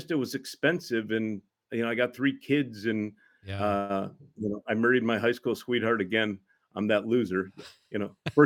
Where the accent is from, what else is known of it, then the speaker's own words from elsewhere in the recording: Deerfield, Illinois, United States; So I grew up in Deerfield, which is about 20 miles north of the city, and I live in Deerfield.